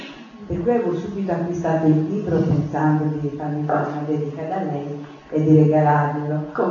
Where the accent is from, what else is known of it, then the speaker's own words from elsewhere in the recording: Apulia, Italy; non è aquilana, è pugliese come me